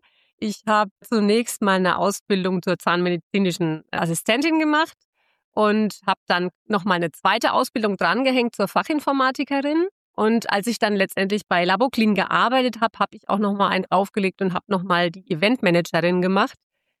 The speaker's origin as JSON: {"language": "German", "town": "Stockheim", "region": "Bavaria", "country": "Germany", "said": "Ich komme aber ganz aus der Nähe, etwa 50 Kilometer von Bad Kissingen entfernt. Es ist aus dem schönen Stockheim, die Perle des Streutals, sagt man dazu. Also ich bin eine waschechte Rhönerin. Und ich war zwischendurch auch schon mal nach Hessen ausgewandert, aber bin dann mit meiner Tochter wieder zurück in die Heimat gezogen"}